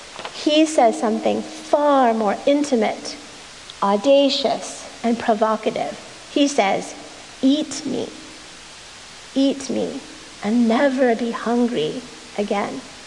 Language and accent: English; Boston, Massachusetts, United States; In my first story, I'm a little girl growing up in Boston. My parents are new immigrants from India, grad students short on money